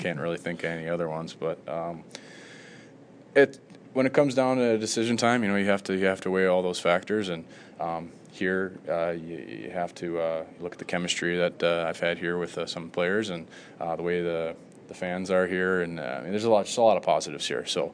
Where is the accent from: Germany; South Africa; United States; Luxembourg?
United States; Milwaukee, Wisconsin; also born or lived in Buffalo; I'm born and raised in Milwaukee. I played in Buffalo. I mean, I'm pretty used to the smaller town, the blue collar cities.